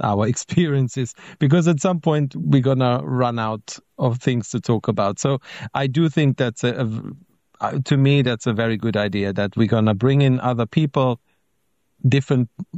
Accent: Austria; English is a second language; moved away as an adult; I'm an old person. So I was born in Austria. I went to school, senior high school, did my military service.

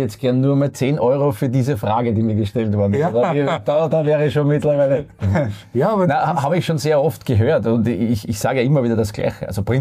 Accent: Vienna, Austria; born there; Also ich bin ein gebürtiger Wiener.

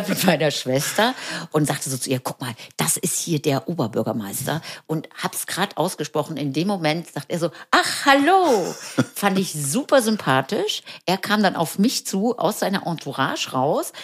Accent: Berlin, Germany; now in Trier, Germany; ich bin jetzt aus Berlin hier in Trier

